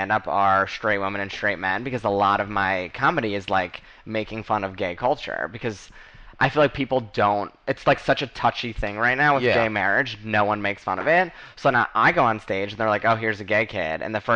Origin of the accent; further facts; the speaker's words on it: New Jersey, United States; I know. I'm from Central Jersey. So not Jersey Shore.